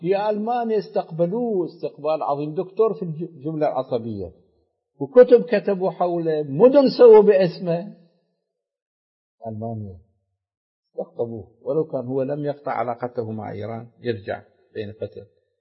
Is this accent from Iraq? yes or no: yes; Iraq; آلاف الخبراء في الصناعة عندنا في العراق